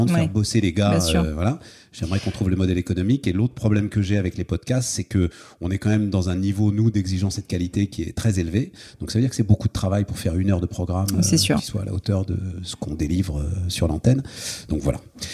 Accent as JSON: {"language": "French", "town": "Paris", "region": "Île-de-France", "country": "France", "said": "je suis parisien, je suis fier de cette ville, j'ai cette ville dans le sang, dans la peau. J'ai beaucoup voyagé, et pour moi, c'est le plus bel endroit au monde."}